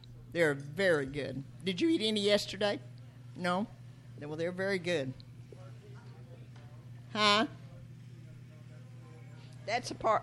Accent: Florida, United States; I'm from South Florida. I was born and raised in the same town my whole life.

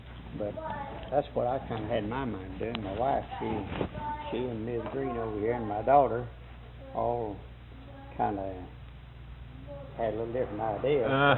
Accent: Denver, Colorado, United States; And actually, I was raised in Denver.

